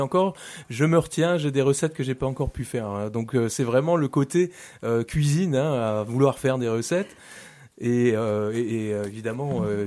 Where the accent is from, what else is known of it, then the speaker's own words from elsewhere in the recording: Steinbrunn-le-Haut, Grand Est, France; Moi, je suis originaire du Tsungo. J'ai grandi à Steinbrunn-le-Haut et je me suis installé il y a 10 ans à Kösslack.